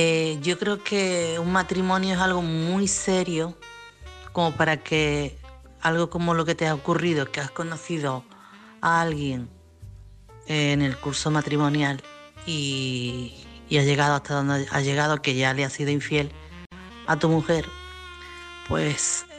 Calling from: Chiclana, Andalusia, Spain; de Chiclana.

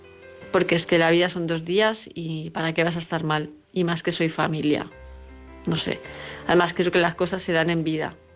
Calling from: Palma de Mallorca, Balearic Islands, Spain; de Palma de Mallorca.

